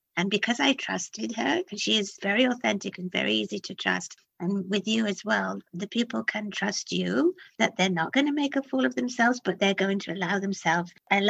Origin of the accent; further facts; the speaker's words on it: United Kingdom; I'm British.